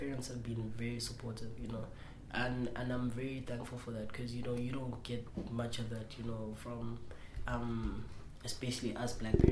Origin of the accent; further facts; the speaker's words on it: Pietermaritzburg, KwaZulu-Natal, South Africa; I'm from a township called Imbali.